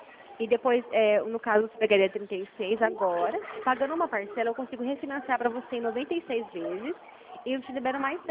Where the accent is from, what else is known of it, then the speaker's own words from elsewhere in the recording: Nova Odessa, São Paulo, Brazil; Eu sou de Nova Odessa.